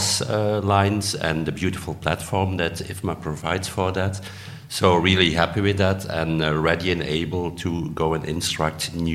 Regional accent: Belgium; English is a second language; I'm from Belgium and I have a PhD in economics

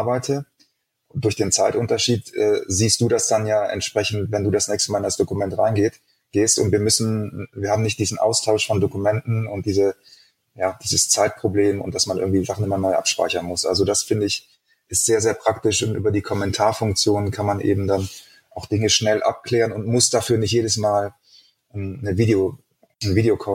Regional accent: Mexico; Weil das würde mich als Mexikaner tatsächlich auch nerven.

